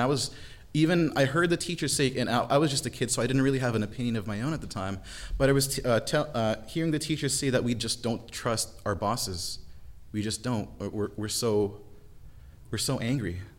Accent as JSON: {"language": "English", "country": "Philippines", "said": "I'm from the Philippines. We have an honor and shame society back home."}